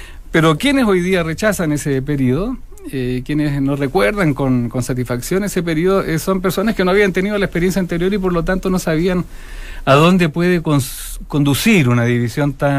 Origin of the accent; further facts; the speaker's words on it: Chile; moved away; also born or lived in Mexico; yo me fui de Chile como muchos chilenos después del golpe militar en 1973 y viví 12 años fuera de Chile, todos ellos en México.